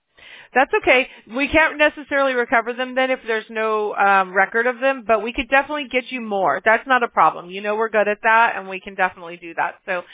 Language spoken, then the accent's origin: English; Mobile, Alabama, United States; born there; And I can say that because I was born in Mobile, Alabama. So I'm about as country as it gets.